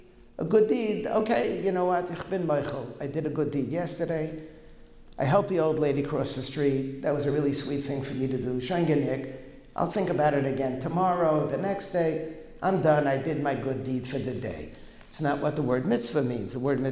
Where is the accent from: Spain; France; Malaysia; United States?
United States; I grew up in America, in a liberal America. I grew up in the 60s.